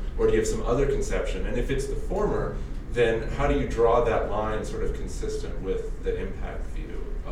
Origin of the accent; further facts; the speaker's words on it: Toronto, Ontario, Canada; from Toronto.